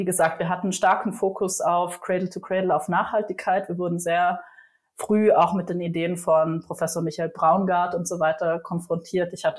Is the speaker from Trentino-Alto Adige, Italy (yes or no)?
yes; Trentino-Alto Adige, Italy; Ich stamme ursprünglich aus Südtirol. Dem deutschen Publikum wird es bekannt sein von dem einen oder anderen Skiurlaub. Wir wohnen in den Dolomiten, also wirklich im schönsten Bereich von Südtirol in der Nähe von Bozen. Ich bin in einem sehr kleinen Bergdorf aufgewachsen